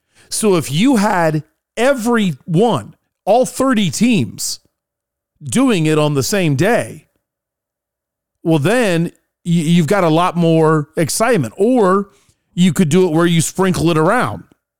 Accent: United States; It is the memories of growing up around the Big Red Machine and how good that team was. My father taking me to games, especially when he got home from work and we would rush down to Cincinnati. We lived an hour away

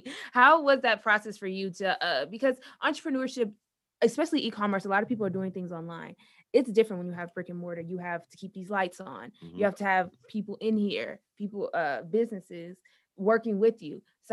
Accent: Port Arthur, Texas, United States; I'm from Port Arthur, Texas. That's right outside of Houston.

